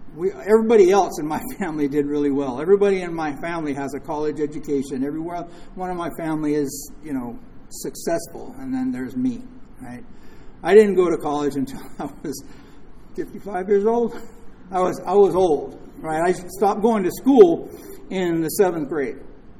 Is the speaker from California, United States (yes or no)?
yes; Hollywood, California, United States; So it all started for me in Hollywood. I was raised in Hollywood.